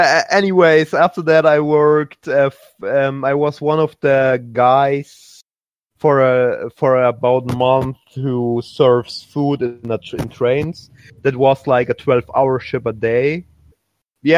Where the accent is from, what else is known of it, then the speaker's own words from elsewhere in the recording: Germany; English is a second language; Actually, I'm from Germany, but like you know, but I found the American fandom first